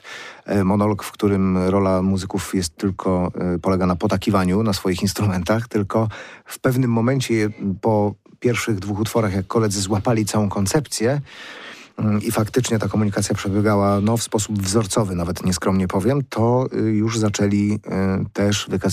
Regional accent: Wrocław, Lower Silesian Voivodeship, Poland; born there; now in Poznań, Poland; jestem wrocławianinem z urodzenia i odkąd mieszkam w Poznaniu, gram z nimi

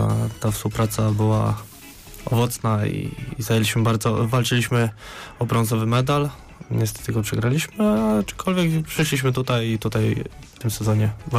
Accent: Płock, Masovian Voivodeship, Poland; Także w Płocku, ogólnie pochodzę z Płocka.

